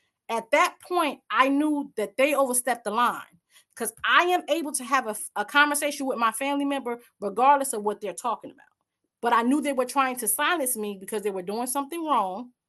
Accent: Newark, New Jersey, United States; I'm from the streets. Let's be clear, I got this education, but I'm from Brick City, Newark, New Jersey, home of Frank Lucas.

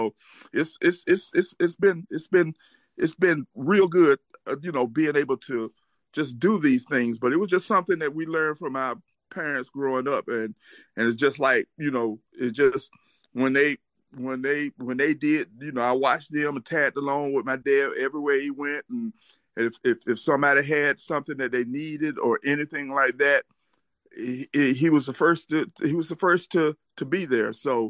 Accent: Atlanta, Georgia, United States; I grew up here in Atlanta, and my father was doing the same thing back then

